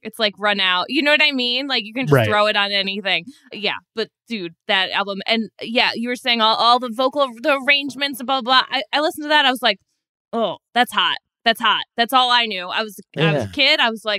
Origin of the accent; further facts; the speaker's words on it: Illinois, United States; Oh, me too. Okay, maybe it was in Illinois.